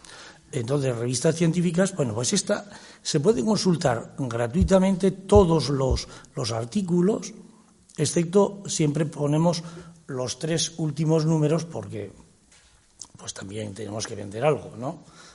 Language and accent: Spanish; Murchante, Navarre, Spain; yo estoy muy a gusto aquí siempre, a pesar de que soy de Murchante, porque … de Murchante vienen de Cascante.